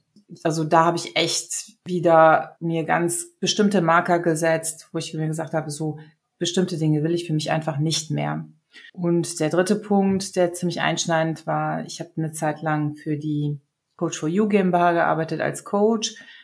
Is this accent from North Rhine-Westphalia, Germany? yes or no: yes; Mönchengladbach, North Rhine-Westphalia, Germany; ich komme aus Mönchengladbach.